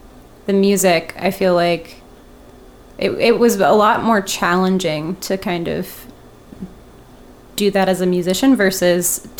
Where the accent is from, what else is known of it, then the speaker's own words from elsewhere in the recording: Gulfport, Mississippi, United States; Gulfport.